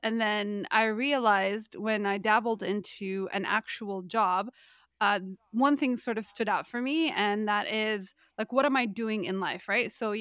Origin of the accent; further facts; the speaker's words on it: Canada; we're both from Canada